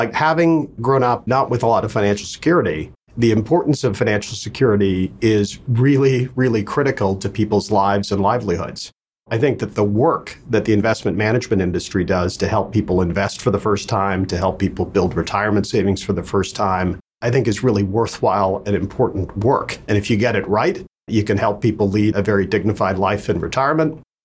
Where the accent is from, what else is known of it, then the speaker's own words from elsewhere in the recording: Vancouver, British Columbia, Canada; also born or lived in Toronto; We lived in about four different continents before we landed in Canada, and I ended up growing up in Vancouver. I then went to college in Toronto